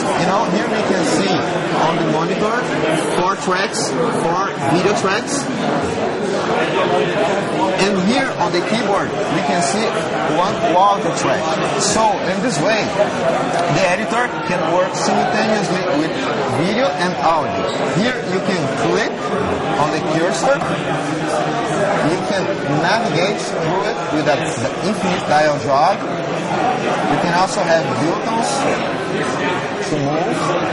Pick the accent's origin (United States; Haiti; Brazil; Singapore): Brazil; I'm from Brazil.